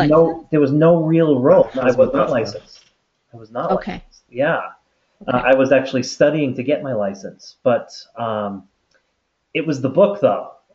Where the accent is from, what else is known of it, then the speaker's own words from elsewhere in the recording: Boston, Massachusetts, United States; So I'm originally from the Boston area.